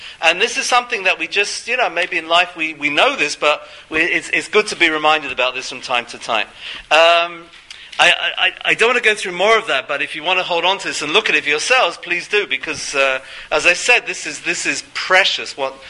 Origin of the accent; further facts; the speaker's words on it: London, United Kingdom; now in Houston, United States; when I grew up in London, I lived near my uncles, and we all lived near to each other